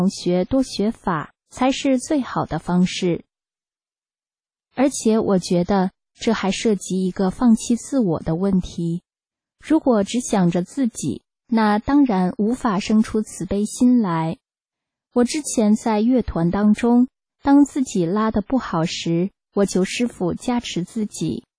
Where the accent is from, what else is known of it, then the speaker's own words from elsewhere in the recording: China; 我从中国来的时候带着很多执着和在中国养成的观念